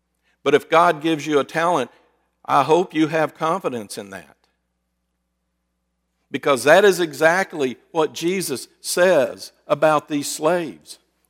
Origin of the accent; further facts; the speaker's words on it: Fort Worth, Texas, United States; Growing up in Fort Worth and playing ice hockey, I know, you're thinking, how do you bring those two together?